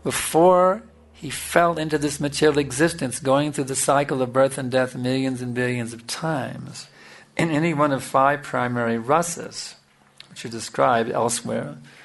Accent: Texas, United States; I'm from Texas, and there's a city called Dallas where we have a big temple, Radhakrishna Sanji Temple.

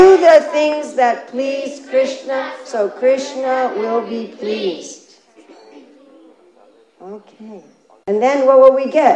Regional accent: New York City, New York, United States; I grew up in New York City, and there were Indian people that were walking around New York City

